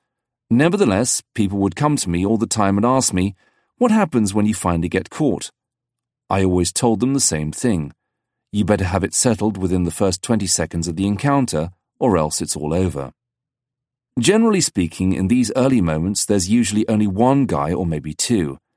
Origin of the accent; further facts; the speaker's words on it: Salem, Virginia, United States; dealing with my dad when I was growing up in Salem, Virginia, was where I lea